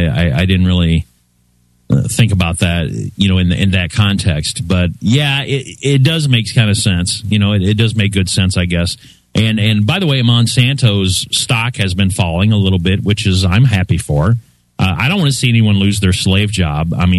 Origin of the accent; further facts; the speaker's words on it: Anniston, Alabama, United States; what they did to my home state of Alabama, Anniston, Alabama, back in the day